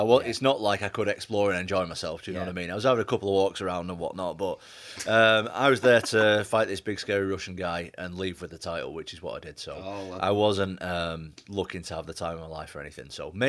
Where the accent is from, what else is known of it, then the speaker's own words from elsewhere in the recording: Manchester, North West England, United Kingdom; I know I'm from Manchester